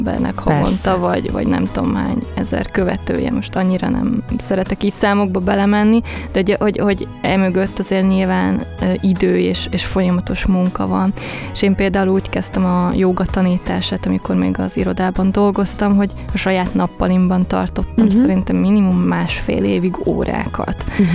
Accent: Tata, Komárom-Esztergom, Hungary; ugye én tatai származású vagyok, tehát akkor hazautaztam egyszer anyukámhoz

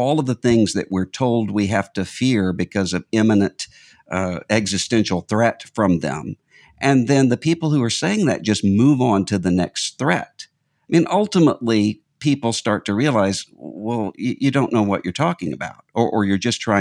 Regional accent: Mississippi, United States; a Southern comedian from my home state of Mississippi

